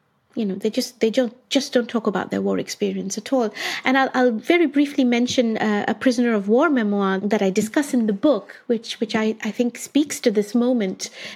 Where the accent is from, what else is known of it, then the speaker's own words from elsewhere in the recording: India; I grew up in India. I studied, I did all my schooling there.